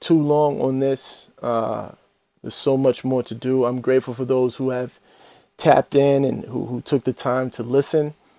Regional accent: Boston, Massachusetts, United States; born there; now in Washington, D.C., United States; I was born in Boston, Massachusetts. You know, now I reside in Washington, D.C.

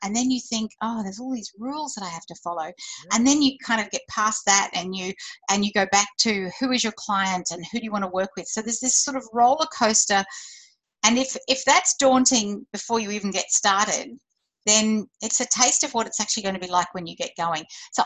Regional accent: Brisbane, Queensland, Australia; accent: Australian; now in Sydney, Australia; Well, I live in Sydney. I love Sydney. I grew up in Brisbane. My parents immigrated from the UK, actually from Ireland originally, but I was tiny when we came here, which is why I sound so beautifully Australian.

